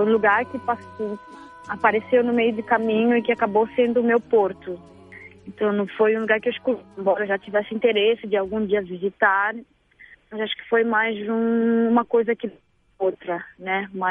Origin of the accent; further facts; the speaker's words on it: Maputo, Mozambique; born there; cantora de Moçambique, nasci em Maputo.